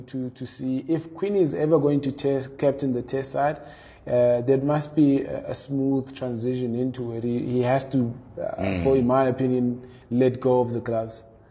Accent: South Africa; I think that's the best Faf and the best version of Faf du Plessis we want as South African fans.

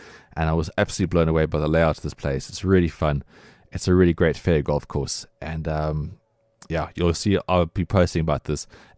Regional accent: South Africa; there is still so much to be proud of as a South African cricket fan.

